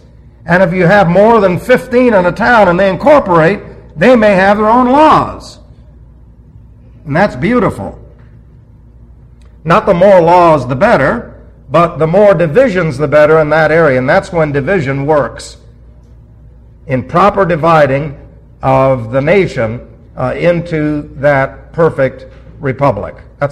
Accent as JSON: {"language": "English", "town": "New York City", "region": "New York", "country": "United States", "said": "Remember, I'm from New York City, and every time I used to see that thing, after I became a believer, I was appalled."}